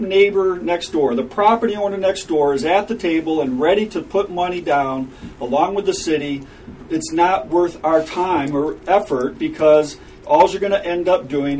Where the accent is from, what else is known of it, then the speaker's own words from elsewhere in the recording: Ann Arbor, Michigan, United States; as a teenage rebel growing up in Ann Arbor, I have great admiration for the police force as an adult